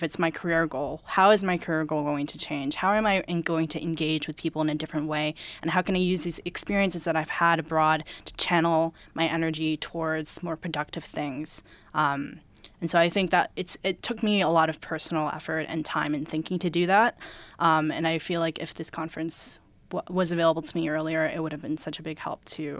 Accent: New York, United States; it's almost as if New York, or I'm from New York City, so like in Rochester, so like this place was frozen in time.

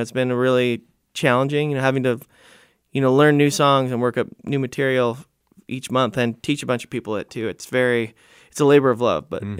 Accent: San Diego, California, United States; I grew up in San Diego, and I try to get out and even if I just swim around

